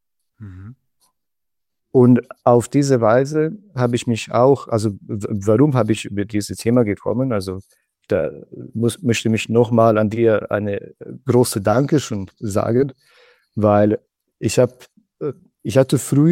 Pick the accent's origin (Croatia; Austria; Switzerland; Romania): Croatia; now in Germany; Also ich komme ursprünglich aus Kroatien. Ich bin etwas über eine Dezennie in Deutschland geblieben. Zuerst bin ich nach Richtung Baden-Württemberg gelandet mit dem Flugzeug.